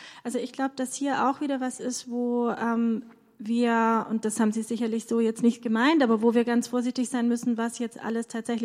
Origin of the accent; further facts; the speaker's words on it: Stuttgart, Baden-Württemberg, Germany; Ich komme aus Stuttgart, das hört man wahrscheinlich